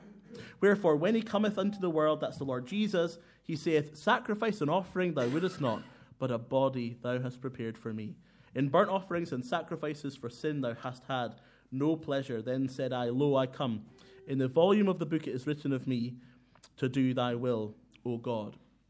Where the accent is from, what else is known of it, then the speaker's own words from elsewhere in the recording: Inverness, Scotland, United Kingdom; now in Glasgow, United Kingdom; because I come from Inverness. That's my hometown, even though I live in Glasgow now.